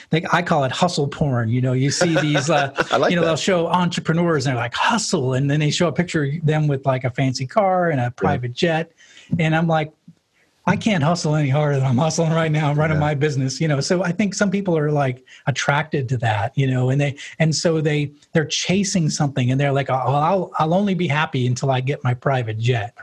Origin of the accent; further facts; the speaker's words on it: New England, United States; I never went to Florida. I grew up in New England, right?